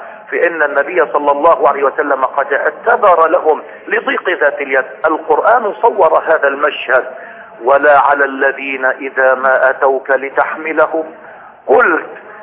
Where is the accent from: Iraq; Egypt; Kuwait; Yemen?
Egypt; بلدنا مصر